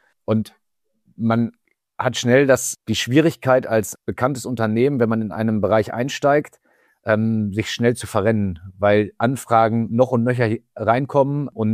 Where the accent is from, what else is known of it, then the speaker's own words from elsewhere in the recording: North Rhine-Westphalia, Germany; born there; ich komme gebürtig aus dem Sauerland und da sind wir ja mit Brauereien ganz gut gesegnet.